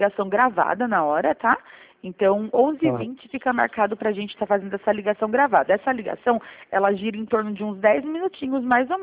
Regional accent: São Roque, São Paulo, Brazil; Eu sou de São Roque, tá?

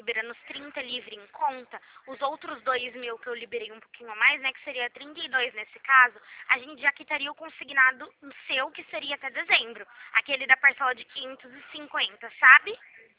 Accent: Presidente Prudente, São Paulo, Brazil; a gente é de Presidente Prudente também.

